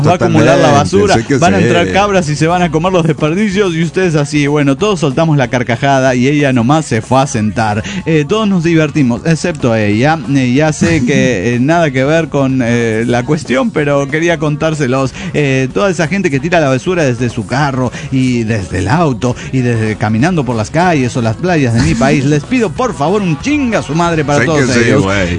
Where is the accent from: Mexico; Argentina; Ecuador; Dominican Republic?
Mexico; Hermosillo, Sonora; de Hermosillo, Sonora, México.